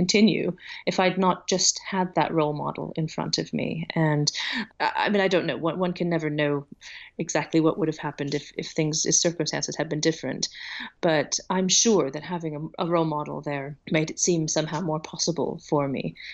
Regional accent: Santa Cruz, California, United States; I grew up in California and I grew up in Santa Cruz

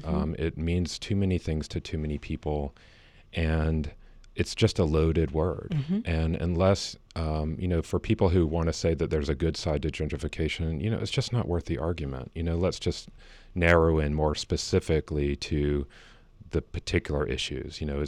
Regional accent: Chamblee, Georgia, United States; I grew up in Chambly.

